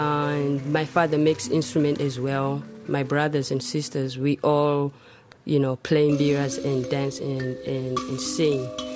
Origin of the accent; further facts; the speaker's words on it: Zimbabwe; now in Auckland, New Zealand; I'm from Zimbabwe, and I live in Auckland.